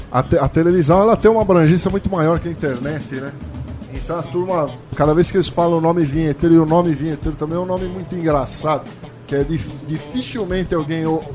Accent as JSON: {"language": "Portuguese", "region": "São Paulo", "country": "Brazil", "said": "Sou de São Paulo."}